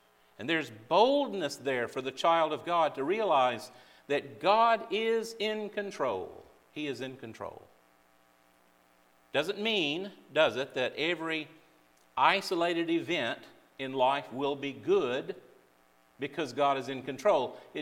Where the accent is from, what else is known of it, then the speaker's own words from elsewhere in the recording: Atlanta, Georgia, United States; I come from Atlanta, Georgia, and just north of Atlanta is Stone Mountain.